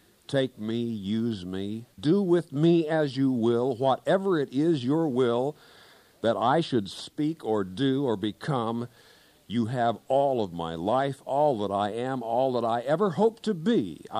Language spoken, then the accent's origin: English; Kansas, United States; In one little town in the southwestern corner of my home state of Kansas, there was a fellow everybody called Old Bill.